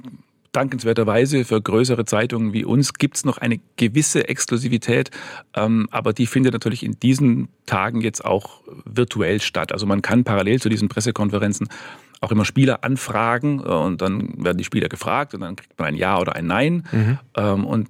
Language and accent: German; Bopfingen, Baden-Württemberg, Germany; Ansonsten, ich könnte da auch Schwäbisch schwätzen